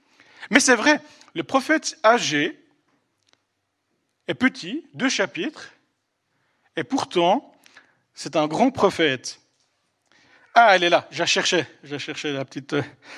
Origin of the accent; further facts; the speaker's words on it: Vaud, Switzerland; Donc, je fais des allers-retours entre Yverdon et Genève. Donc, je suis plutôt issu du Nord-Vaudois.